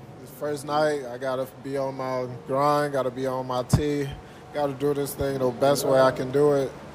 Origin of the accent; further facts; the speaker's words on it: Chicago, Illinois, United States; also born or lived in San Diego / Michigan; I was born in San Diego. Then I lived in Michigan. Then I lived in Chicago. So I'm from repping Chicago right now.